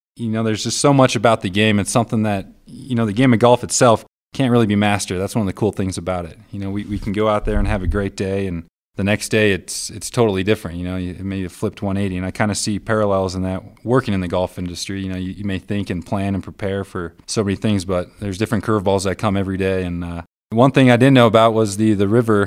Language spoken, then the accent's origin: English; Midwest, United States; also born or lived in Chicago / Illinois / Michigan / Indiana; I'm a Midwestern native. You know, I was born in Chicago, but my family, we moved around and lived in every state that bordered Lake Michigan. Growing up as a child, I lived in Illinois, Michigan, Indiana, Wisconsin